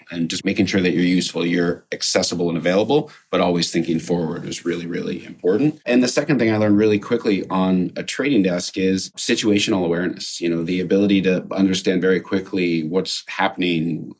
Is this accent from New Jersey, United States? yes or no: yes; Montgomery, New Jersey, United States; I grew up in central New Jersey, a small town called Montgomery, just north of Princeton.